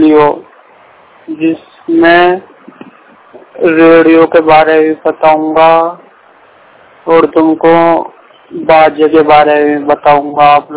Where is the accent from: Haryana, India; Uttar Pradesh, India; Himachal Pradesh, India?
Uttar Pradesh, India; Meerut; मैं मेरठ का रहने वाला हूँ।